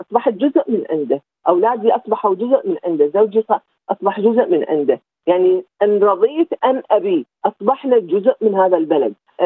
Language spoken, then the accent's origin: Arabic; Iraq; moved away as an adult; now in Australia; طلعت من العراق سطر اليدين، كان عندي بس الولد ورحت الزوجي، التقينا وبقينا وصار عندي أولاد اثنين، وقررنا أنه نجي لأستراليا.